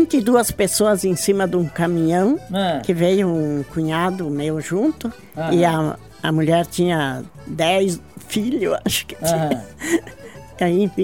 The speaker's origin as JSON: {"language": "Portuguese", "town": "Meleiro", "region": "Santa Catarina", "country": "Brazil", "tie": "born there", "said": "Eu nasci em Nova Roma, no município de Meleiro."}